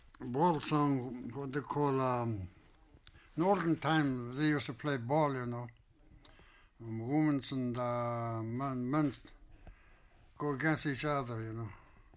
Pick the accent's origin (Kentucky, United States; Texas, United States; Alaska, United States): Alaska, United States; Holy Cross; also born or lived in McKinley Mountain; From Holy Cross. I raised in Holy Cross since 1900. I was born in McKinley Mountain, way over. And we lived in the woods all my life.